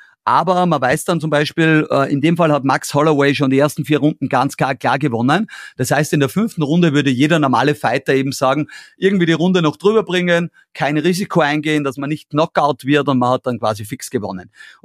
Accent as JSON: {"language": "German", "country": "Austria", "said": "Das nehmen wir als Österreicher oft nicht so wahr"}